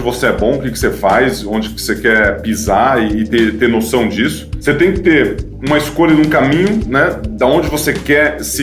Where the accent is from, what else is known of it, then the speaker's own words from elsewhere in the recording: Ituverava, São Paulo, Brazil; porque sou lá de Ituverava, interior de São Paulo.